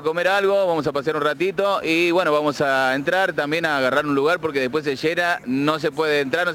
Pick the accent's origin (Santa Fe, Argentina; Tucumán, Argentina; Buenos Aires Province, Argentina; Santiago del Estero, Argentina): Santiago del Estero, Argentina; Somos de Santiago del Estero.